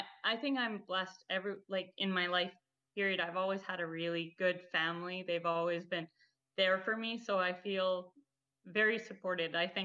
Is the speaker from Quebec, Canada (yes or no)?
yes; Pierrefonds, Quebec, Canada; I grew up in Pierrefonds.